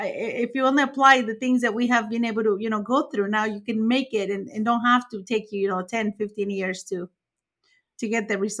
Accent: Mexico; English is a second language; moved away as an adult; again, I'm Mexican and I came here at 18 years old.

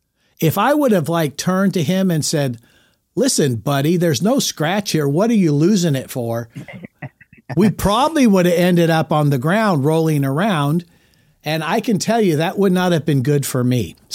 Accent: Los Angeles, California, United States; moved away; the traffic and automobile type situations that I grew up with in Los Angeles, not making excuses, but sometimes I drive like I'm from Los Angeles and I've been gone there for 50 years

